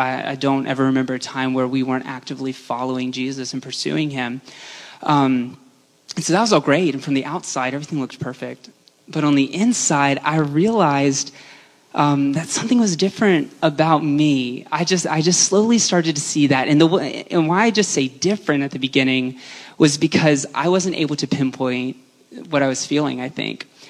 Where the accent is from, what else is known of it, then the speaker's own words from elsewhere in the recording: the South, United States; It was really hard because I grew up in the church and I grew up in the South.